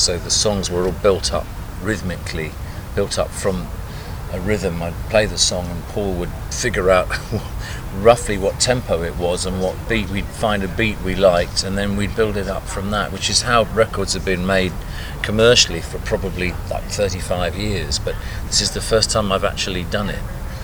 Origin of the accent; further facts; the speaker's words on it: London, United Kingdom; born there; I'd be described as a London-based songwriter. You know? So I was born there in Paddington.